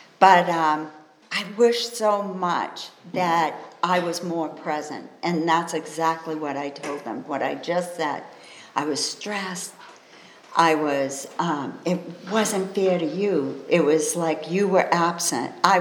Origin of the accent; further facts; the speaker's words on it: Maine, United States; I'm from Maine, and I'm trying to get this job down in Boston.